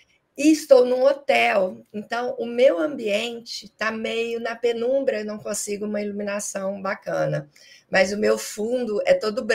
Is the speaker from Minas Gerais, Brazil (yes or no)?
yes; Juiz de Fora, Minas Gerais, Brazil; 55 anos, mas a minha voz ainda tem algum tom de 40. E sou de Juiz de Fora, esquina do Rio, como o pessoal gosta de brincar. Tenho um baita orgulho de ser mineira.